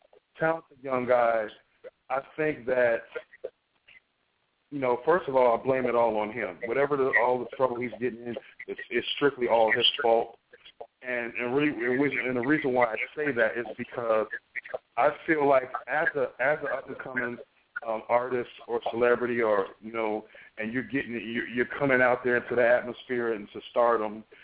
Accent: Chicago, Illinois, United States; You know, the Windy City.

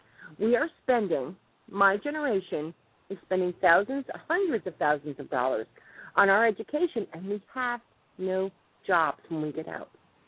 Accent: Connecticut, United States; Okay, so you grew up down here. I grew up in Connecticut.

